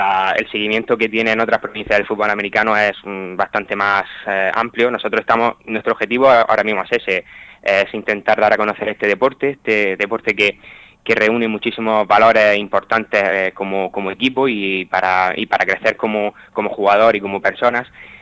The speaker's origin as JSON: {"language": "Spanish", "town": "Almería", "region": "Andalusia", "country": "Spain", "said": "Pues mayoritariamente somos gente de Almería."}